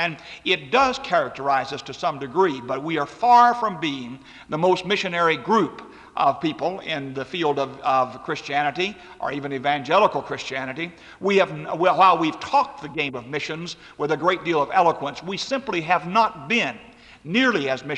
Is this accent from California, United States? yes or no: no; Dallas, Texas, United States; I grew up in South Dallas in a kind of inner city where street fighting was a way of survival and a kind of a way of life